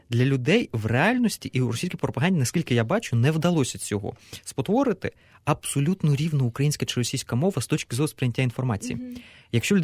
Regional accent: Horlivka, Donetsk Oblast, Ukraine; Так, при тому, що я взагалі з Горлівки так, в Донецьку навчався.

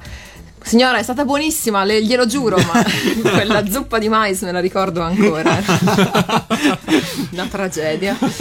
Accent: Friuli-Venezia Giulia, Italy; io sono friulana d'origine, quindi del paesello sperduto della provincia friulana da dove vengo

